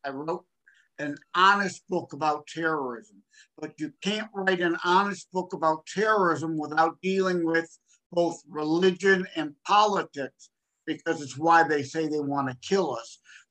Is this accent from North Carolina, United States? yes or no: no; Wyandotte, Michigan, United States; I'm from the Detroit, Michigan area. It's the eastern part of the Midwest state of Michigan. And I've been a lifelong resident of the city I'm in, which is called Wyandotte.